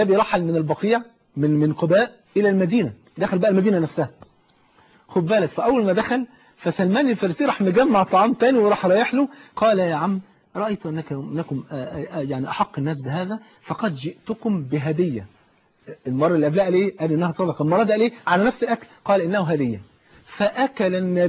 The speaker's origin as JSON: {"language": "Arabic", "country": "Egypt", "said": "ان انا افتخر اقول انا مصري"}